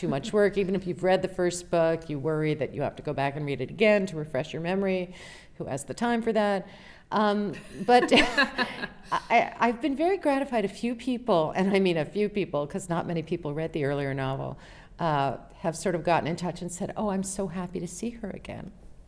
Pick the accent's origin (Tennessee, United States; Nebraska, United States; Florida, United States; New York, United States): New York, United States; New York City; also born or lived in Princeton, New Jersey; my husband Paul and I moved from Princeton, New Jersey, where he teaches, into New York City 3 years ago. I'd grown up in New York, and so it was a homecoming for me.